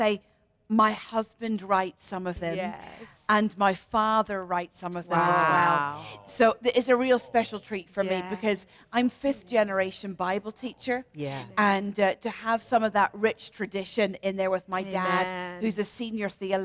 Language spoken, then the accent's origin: English; Ireland; Thank you. I'm Irish.